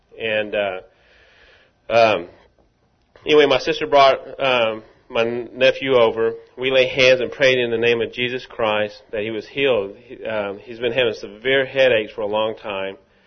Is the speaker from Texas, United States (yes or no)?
yes; Rockwall, Texas, United States; I'm from Rockwall.